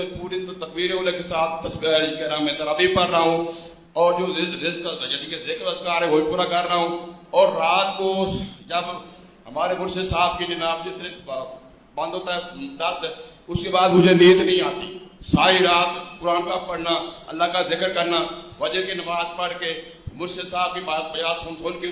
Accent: Faisalabad, Punjab, Pakistan; میں فیصل آباد سے آیا ہوں جی

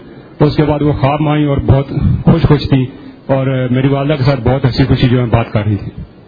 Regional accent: Chakwal, Punjab, Pakistan; میرا تعلق چکوال سے ہے.

